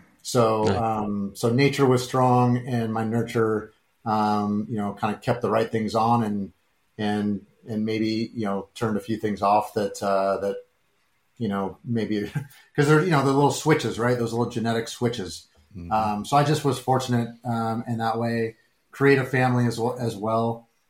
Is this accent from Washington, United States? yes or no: yes; Mercer Island, Washington, United States; Anybody that knows the area up there, I grew up on Mercer Island